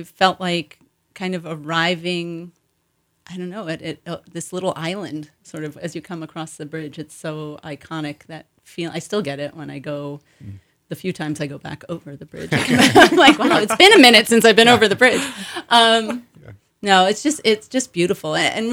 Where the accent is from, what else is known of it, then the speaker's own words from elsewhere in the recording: East Coast, United States; I grew up on the East Coast, and so did my husband, skiing these wonderful family-run resorts that just had such a great vibe to them.